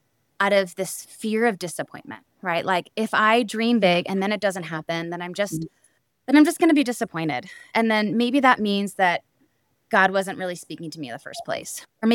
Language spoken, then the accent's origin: English; Chicago, Illinois, United States; Like, that just wasn't what it was growing up in Chicago when I did.